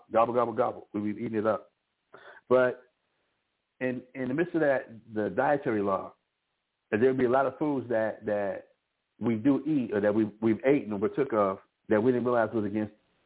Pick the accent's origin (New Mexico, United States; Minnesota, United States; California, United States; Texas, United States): New Mexico, United States; Albuquerque; I remember my father in the house we grew up in Albuquerque.